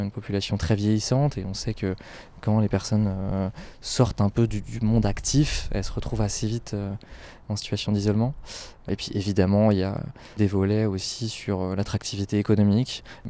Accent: La Ferté-Bernard, Pays de la Loire, France; Voilà, j'ai grandi à La Ferté-Bernard

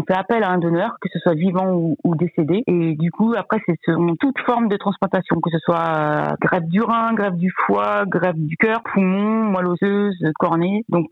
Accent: Le Mans, Pays de la Loire, France; j'ai 57 ans. Je suis sartoise, je suis née au Mans

